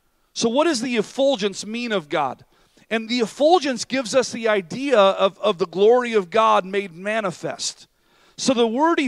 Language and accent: English; Oregon, United States; We're from Southern Oregon. We can talk about hippies, right?